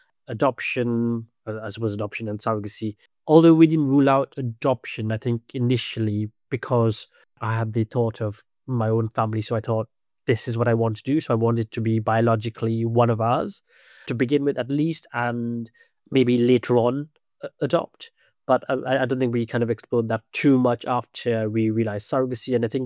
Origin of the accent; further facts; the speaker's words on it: Sri Lanka; moved away as an adult; now in United Kingdom; I'm originally from Sri Lanka. I came here for university, and then I stayed on for work.